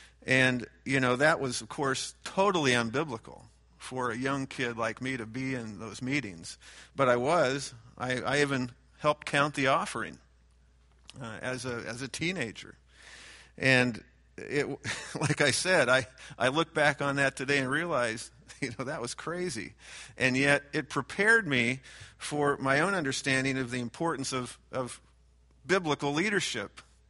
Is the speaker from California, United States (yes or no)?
yes; Bakersfield, California, United States; I grew up here in Bakersfield, grew up in East Bakersfield. My parents lived simply.